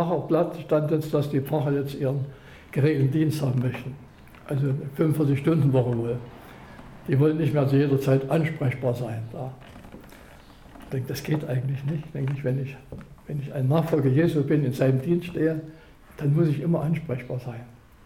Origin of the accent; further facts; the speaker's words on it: Chemnitz, Saxony, Germany; kam auch ein Ehemaliger aus meiner Heimatstadt Chemnitz.